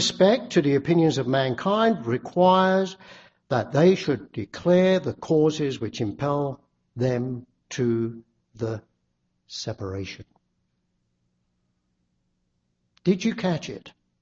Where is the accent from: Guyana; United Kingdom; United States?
United Kingdom; England; That was contrary to the society I grew up in England.